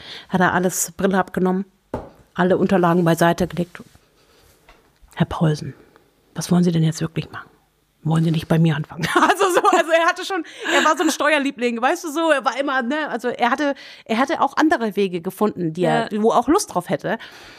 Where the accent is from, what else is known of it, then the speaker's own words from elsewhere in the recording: Schleswig-Holstein, Germany; aus Schleswig-Holstein, der ist auch immer noch da. Mein zweitältester Bruder hat den Hof übernommen, jetzt auch schon lange her. Ich bin die jüngste von 8 Kindern auf dem Bauernhof groß geworden.